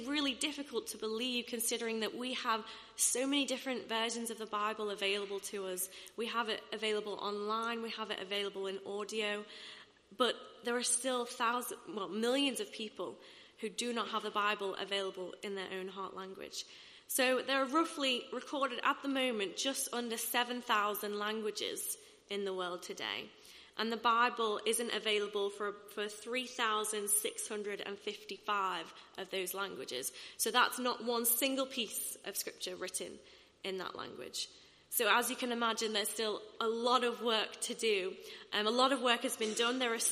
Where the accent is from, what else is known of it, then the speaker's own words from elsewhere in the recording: England, United Kingdom; even though we're English and English can, you know, is so widely spoken